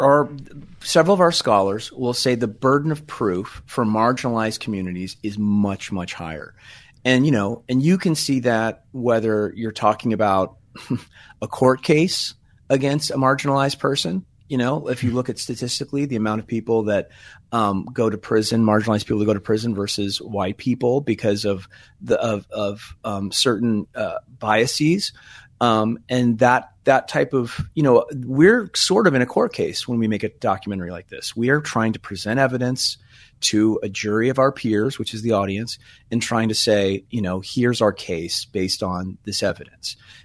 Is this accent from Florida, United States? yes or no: no; Missouri, United States; And, you know, growing up in the Midwest in Missouri, right next to Illinois, Lincoln was, you know, he was the god of America.